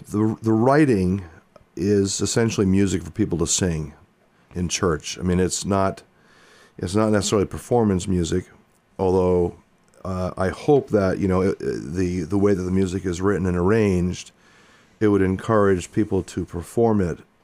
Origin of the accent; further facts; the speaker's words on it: Westerly, Rhode Island, United States; I am from Westerly.